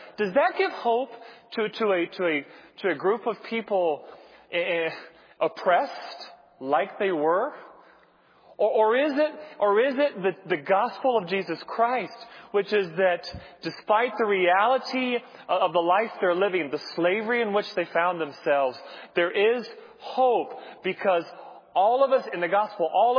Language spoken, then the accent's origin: English; North Carolina, United States; I grew up in North Carolina and grew up in a church where, by God's grace, there was interaction between the races